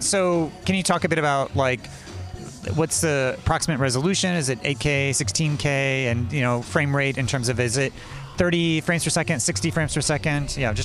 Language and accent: English; Indiana, United States; I'm from Indiana, so this is a bit of a special event for me